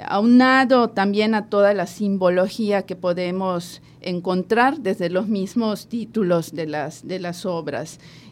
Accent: Yucatán, Mexico; las referencias a lo local, lo que nos es próximo como yucatecos.

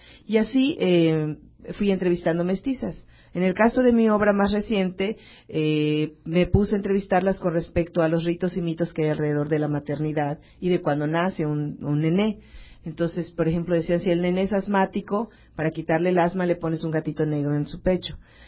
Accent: Yucatán, Mexico; para mí es muy importante incluir, como bien dices, los elementos que nos identifican como yucatecos. La manera de hablar, por supuesto

